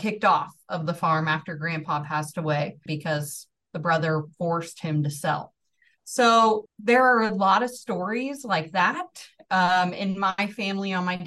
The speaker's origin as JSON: {"language": "English", "region": "Georgia", "country": "United States", "tie": "born or raised there", "accent": "Midwestern", "said": "I grew up in North Georgia, so Northeast Georgia. You can hear that I do not have a Southern accent."}